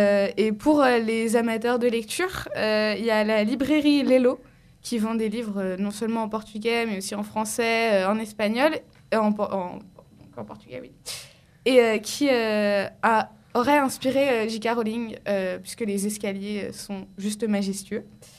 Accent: France; j'ai 16 ans, je suis française et portugaise. Et puisque je suis portugaise, je pars en vacances au Portugal tous les ans.

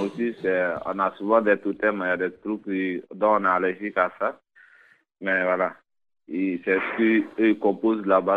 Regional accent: Côte d’Ivoire; je suis ivoirien.

